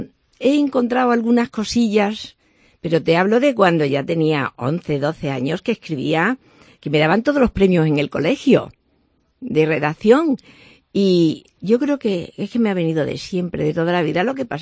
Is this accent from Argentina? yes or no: no; Cáceres, Extremadura, Spain; Mi tierra cacereñina y también mi calle Caleros